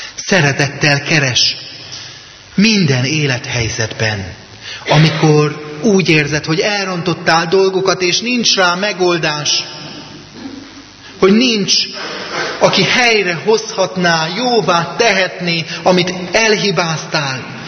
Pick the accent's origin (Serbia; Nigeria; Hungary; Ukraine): Hungary; Vámosújfalu, Borsod-Abaúj-Zemplén; de a 80-as években, Vámosújfaluban, ahol én felnőttem, 2 telefon volt az egész faluban.